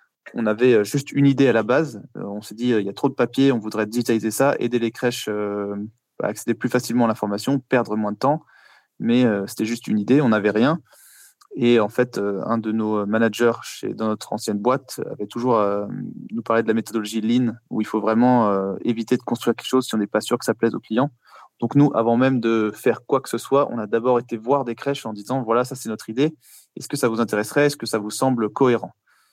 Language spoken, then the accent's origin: French; Paris, Île-de-France, France; moved away as an adult; now in Luxembourg; Je viens de Paris à l'origine